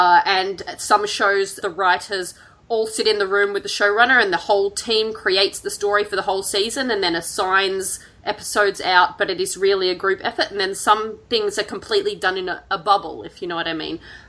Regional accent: Australia; Like, I'm Australian, yeah, as well

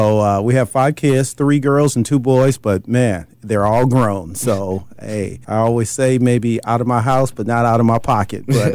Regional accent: Hammond, Indiana, United States; now in Indianapolis, United States; I'm actually from Hammond, Indiana.

